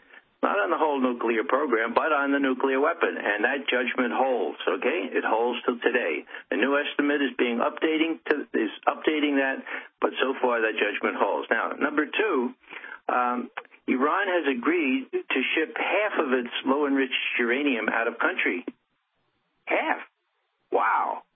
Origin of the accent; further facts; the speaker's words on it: Bronx, New York, United States; I'm from the Bronx. That's a combination between a wimp and a pussycat.